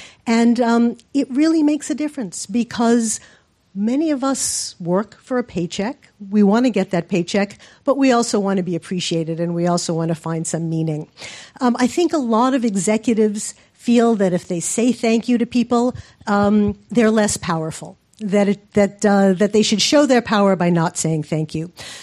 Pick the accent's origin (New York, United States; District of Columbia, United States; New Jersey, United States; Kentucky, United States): New York, United States; by the way, I'm from New York, I am neither soft nor sappy